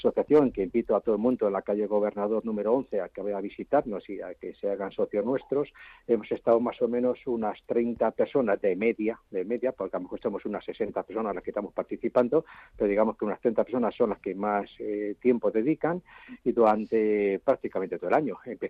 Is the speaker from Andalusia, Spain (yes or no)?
no; Madrid, Community of Madrid, Spain; como madrileño que me considero y que soy.